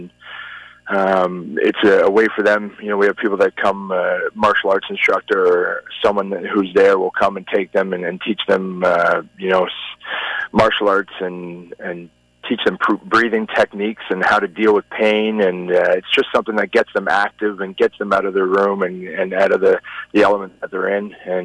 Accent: London, Ontario, Canada; No, I'm in London, Ontario.

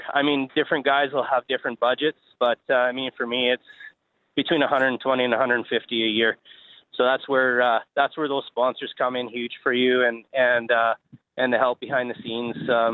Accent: Cranbrook, British Columbia, Canada; also born or lived in Creston; I'm originally from the Kootenays. I'm originally from Cranbrook and Creston, B.C., and we ran pony wagons out there, and come out to Alberta.

